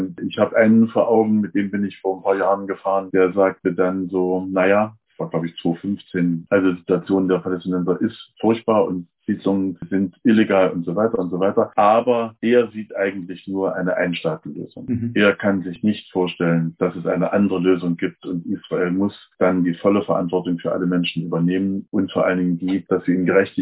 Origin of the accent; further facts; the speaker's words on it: Germany; ich bin in der DDR geboren und groß geworden.